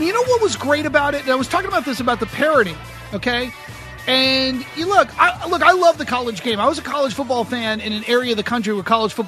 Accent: New Hampshire, United States; many of my friends growing up in New Hampshire, hardly any of them cared about college football.

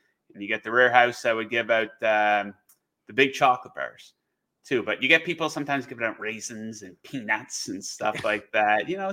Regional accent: Saint John, New Brunswick, Canada; I grew up in St. John, New Brunswick. We couldn't have grown up much further apart.

